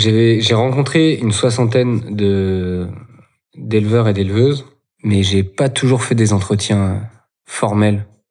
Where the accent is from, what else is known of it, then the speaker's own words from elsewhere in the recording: Lorient, Brittany, France; moi, je suis un urbain, j'ai grandi à Lorient. Mais j'avais mes grands-parents maternels qui avaient une ferme laitière dans le centre Bretagne.